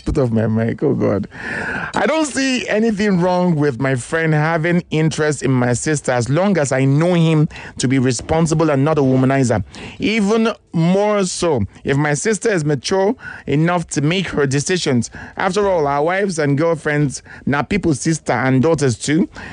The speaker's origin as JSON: {"language": "English", "town": "Lekki", "region": "Lagos", "country": "Nigeria", "said": "from Lekki."}